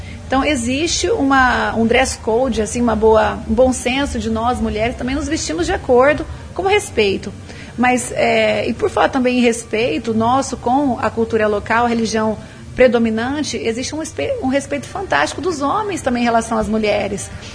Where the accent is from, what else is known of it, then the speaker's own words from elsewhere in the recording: Maringá, Paraná, Brazil; now in Dubai, United Arab Emirates; voltar para a minha terra, voltar para o Brasil, para o Paraná, para Maringá